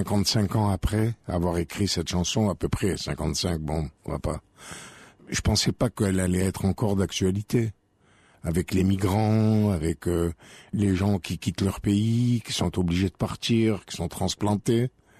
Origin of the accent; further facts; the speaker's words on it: Algeria; now in France; Mais je suis arrivé déjà en France, le climat n'était pas du tout le même que chez nous, en Algérie.